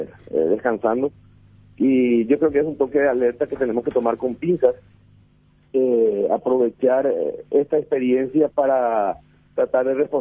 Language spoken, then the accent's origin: Spanish; Itapúa, Paraguay; Itapúa prácticamente es un pueblo mío. Yo soy de Itapúa.